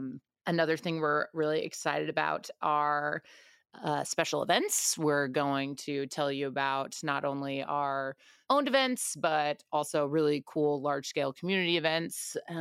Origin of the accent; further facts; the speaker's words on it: Stockton, California, United States; also born or lived in out of state; I grew up in Stockton. I moved out of state for college and I moved back last summer.